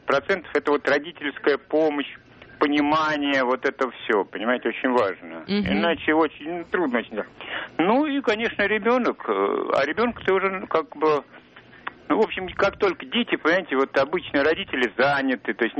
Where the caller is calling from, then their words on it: Moscow, Russia; я из Москвы.